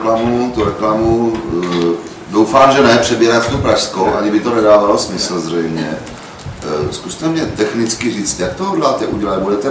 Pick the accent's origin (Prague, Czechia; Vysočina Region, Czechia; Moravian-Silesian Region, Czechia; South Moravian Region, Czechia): South Moravian Region, Czechia; Brno; protože jsem Brňák